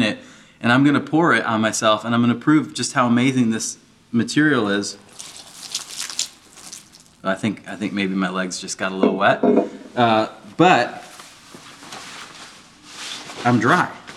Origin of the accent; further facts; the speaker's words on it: Michigan, United States; But they didn't know that I grew up in Michigan, which is the place that you send happy people to become unhappy, okay?